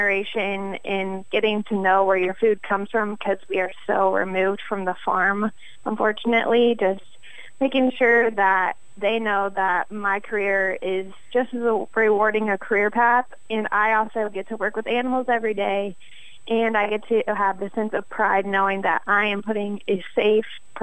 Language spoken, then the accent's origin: English; Johnstown, Ohio, United States; moved away as an adult; now in Audubon, United States; I am originally from Johnstown, Ohio. I moved out to Audubon, Iowa for my career path in swine.